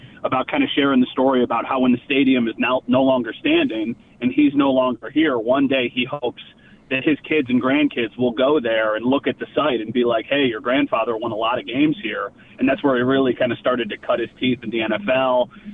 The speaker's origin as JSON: {"language": "English", "region": "New York", "country": "United States"}